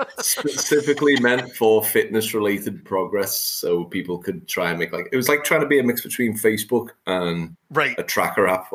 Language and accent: English; Liverpool, North West England, United Kingdom; I'm from Liverpool in England.